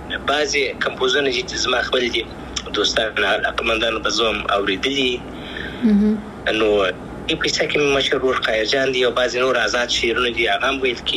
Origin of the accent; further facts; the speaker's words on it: Afghanistan; افغانستان خو زما دی، زه افغان یم.